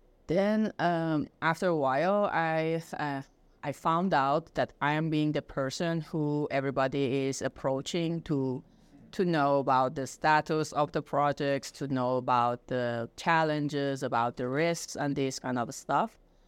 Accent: Iran; moved away as an adult; now in Germany; being a person born and raised in Iran, and I have studied there and I worked there

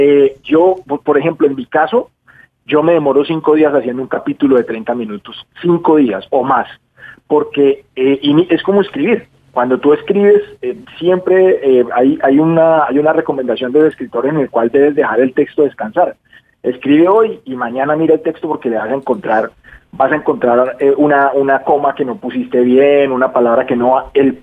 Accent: Villavicencio, Meta, Colombia; Déjenme saludar a la gente de Villavicencio, mi tierra.

